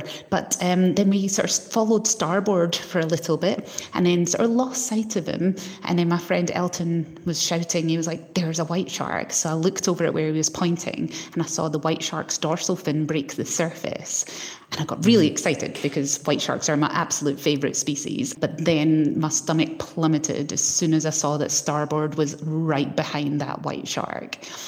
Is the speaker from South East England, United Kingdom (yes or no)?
no; Scotland, United Kingdom; There's been orcas that are attacking boats there, and that's my home country.